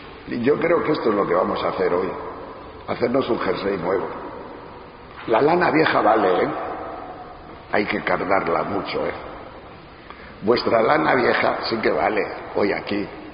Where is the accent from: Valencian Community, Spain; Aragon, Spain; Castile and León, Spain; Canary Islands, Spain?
Castile and León, Spain; mi pueblo es un pueblo de la provincia de León, allá por las montañas de Riaño, y cerca de Asturias y de Santander.